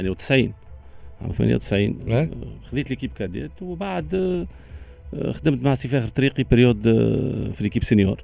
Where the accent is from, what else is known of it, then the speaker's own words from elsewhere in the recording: Tunisia; انا مدرب تونسي نحب الكره